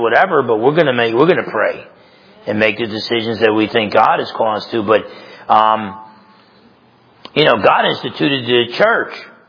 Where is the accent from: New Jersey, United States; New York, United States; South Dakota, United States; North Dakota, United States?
New Jersey, United States; And I grew up in New Jersey.